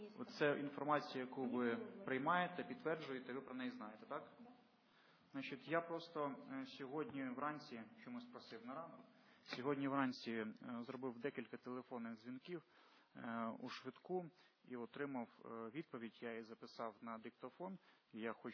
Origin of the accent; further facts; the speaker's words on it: Odesa, Odesa Oblast, Ukraine; ми всі одесити бачать, які черги відбуваються під лікарнями